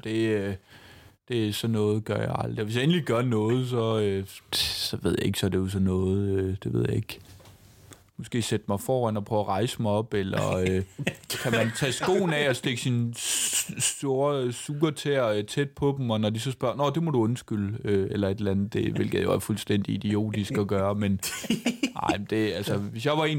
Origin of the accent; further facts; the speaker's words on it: Odense, Region of Southern Denmark, Denmark; For 11 år siden, der var der slet ingen open mic i Odense, som er min hjemby.